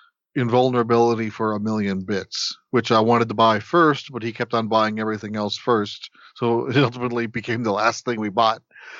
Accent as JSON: {"language": "English", "region": "Minnesota", "country": "United States", "tie": "born or raised there", "said": "I grew up in Minnesota."}